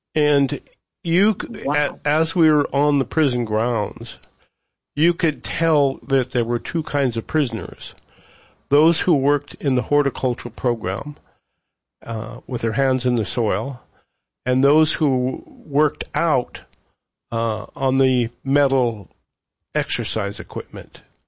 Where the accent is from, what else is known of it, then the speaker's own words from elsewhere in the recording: Billings, Montana, United States; Get some country back in me. I'm from Billings, Montana.